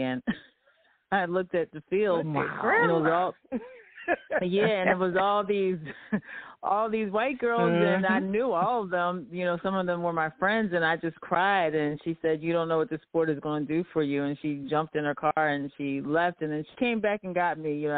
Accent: Radnor Township, Pennsylvania, United States; also born or lived in Philadelphia; So I was born in North Philadelphia, and then my mother was diagnosed with multiple sclerosis, and she lost her eyesight due to it around the age of four. And then we moved out with my grandparents out to the mainland portion of Radnor Township

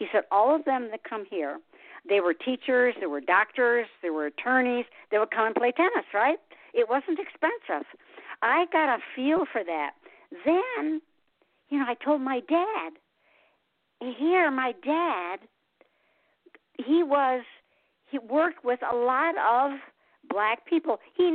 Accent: Detroit, Michigan, United States; I was born and raised in Motown, you know, in Detroit.

